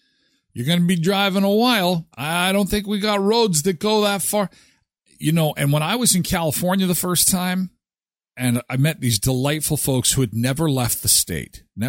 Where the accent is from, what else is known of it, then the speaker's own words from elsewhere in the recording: Canada; I'm from Canada. And yes, it's cold where I am. It is relatively cold most of the time. We do only get 2 weeks of summer, but we do get 2 weeks of summer.